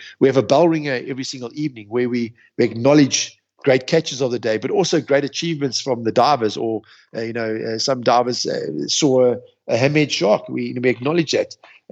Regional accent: Scotland, United Kingdom; I'm Scottish deep down inside.

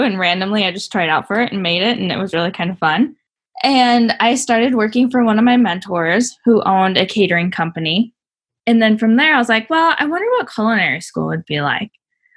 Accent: Montana, United States; now in North Dakota, United States; So I am from Montana. I'll always claim Montana's home. Currently, I'm living in North Dakota.

